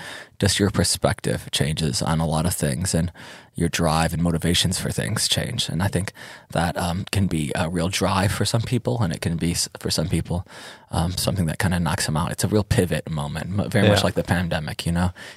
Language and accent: English; Bern, Switzerland; now in Ibiza, Spain; From Bern, yeah.